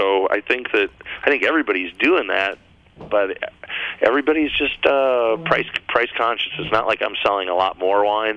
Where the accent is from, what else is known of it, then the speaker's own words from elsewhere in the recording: Nebraska, United States; I'm originally from Nebraska, so I do go back to Omaha and check out the food and the restaurants and the grocery stores